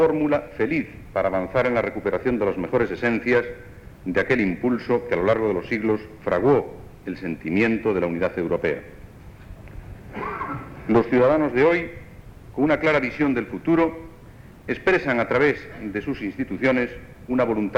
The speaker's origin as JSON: {"language": "Spanish", "town": "Santiago de Compostela", "region": "Galicia", "country": "Spain", "said": "Recibid, a través de mis palabras, el reconocimiento de mi ciudad, de mi pueblo, porque una vez más habéis designado a Galicia y a Santiago de Compostela como meta de vuestros afane"}